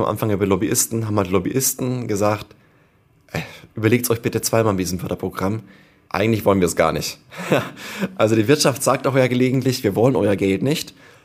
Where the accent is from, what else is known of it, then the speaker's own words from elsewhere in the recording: Tirschenreuth, Bavaria, Germany; let's say in Tirschenreuth, wo ich herkomme